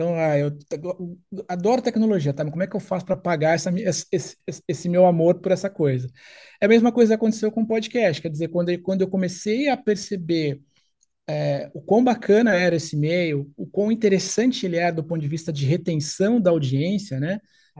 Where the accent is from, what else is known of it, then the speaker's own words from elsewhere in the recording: Campinas, São Paulo, Brazil; Eu sou nascido e criado em Campinas, São Paulo, interior de São Paulo, uma cidade, enfim, que já faz parte aí da minha trajetória há muito tempo aí